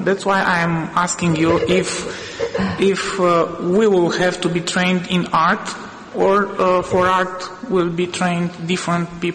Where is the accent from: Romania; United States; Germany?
Romania; from Romania.